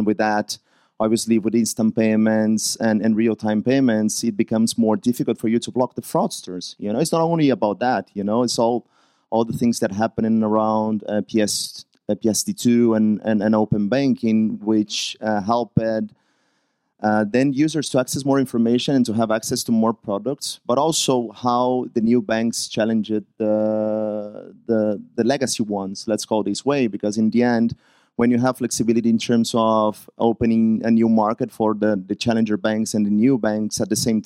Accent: Brazil; I'm from Brazil

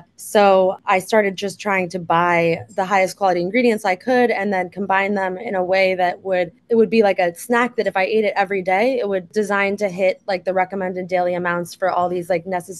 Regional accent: New York, United States; And growing up in New York, I was exposed to like really high quality food and ingredients all the time

